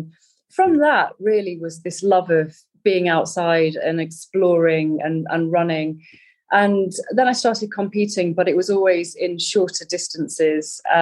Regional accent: East Midlands, United Kingdom; I grew up in the Peak District with a very good running father

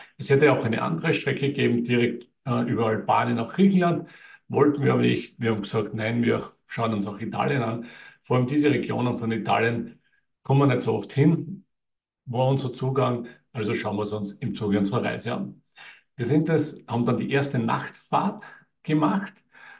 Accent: Austria; weil schließlich sind wir aus Österreich. Österreich hat kein Meer.

